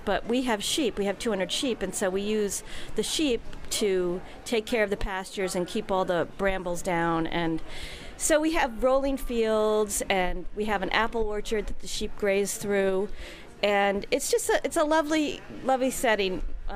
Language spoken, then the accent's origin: English; Dover, New Jersey, United States; Oh, I'm from New Jersey. I'm from this town called Dover, which is about 35 miles outside New York City.